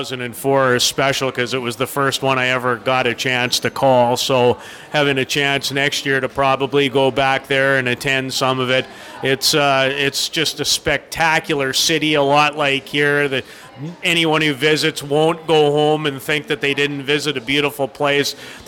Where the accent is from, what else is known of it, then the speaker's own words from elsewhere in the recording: Saskatoon, Saskatchewan, Canada; as a kid growing up in Saskatoon who always wanted to be involved in this event